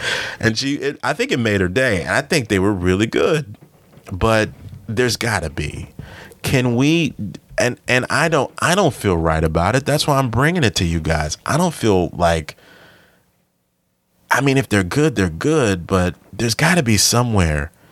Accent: Maryland, United States; I'm a suburban kid. I'm a kid from Southern Maryland. I'm a kid from PG County, from suburban Maryland.

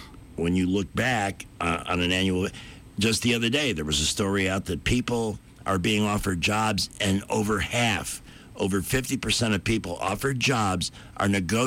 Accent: Florida, United States; I came from Florida. You don't pay a penny.

